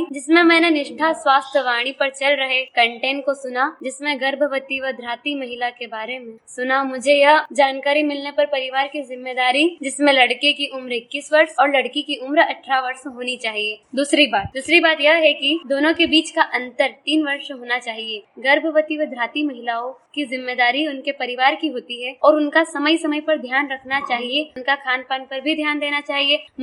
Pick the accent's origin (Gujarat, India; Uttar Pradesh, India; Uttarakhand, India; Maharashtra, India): Uttarakhand, India; Ghorakhal; मैं ग्राम घोड़ाखाल से हूँ।